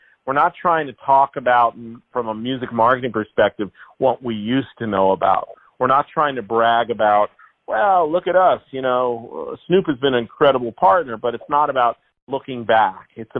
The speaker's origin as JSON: {"language": "English", "region": "New York", "country": "United States", "lives_now": "Nashville, United States", "said": "Not originally. I'm from New York, Jersey, that area there."}